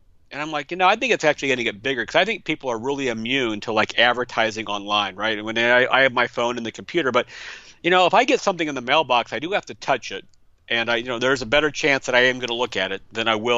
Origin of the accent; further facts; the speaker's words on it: Midwest, United States; I grew up in the Midwest in America